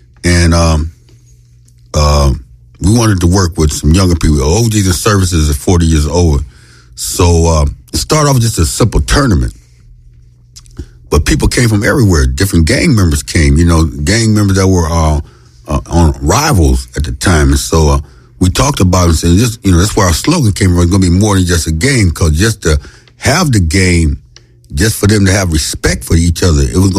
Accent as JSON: {"language": "English", "town": "Los Angeles", "region": "California", "country": "United States", "tie": "born or raised there", "said": "I'm born and raised here."}